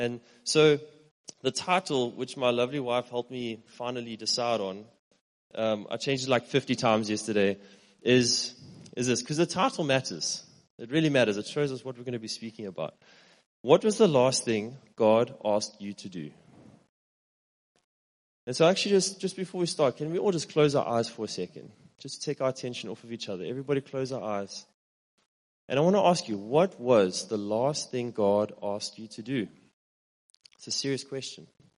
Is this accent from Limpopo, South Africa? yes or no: no; Richards Bay, KwaZulu-Natal, South Africa; And I'm from a little place called Richards Bay in KZN. So I was born in Richards Bay.